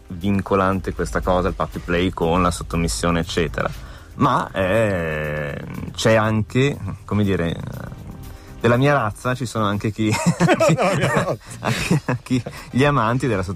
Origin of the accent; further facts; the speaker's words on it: Milan, Lombardy, Italy; Io sono milanese.